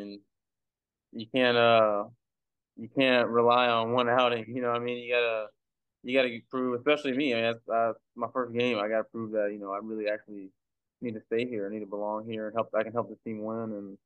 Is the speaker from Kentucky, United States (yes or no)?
no; Beaumont, Texas, United States; Yeah, growing up in Beaumont, it gets pretty hot and humid down there.